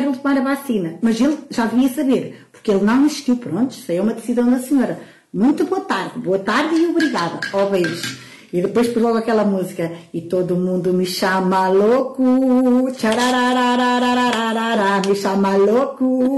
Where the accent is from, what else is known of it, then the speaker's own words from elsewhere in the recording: Vila Praia, Portugal; Estão de Vila Praia que é a minha terra.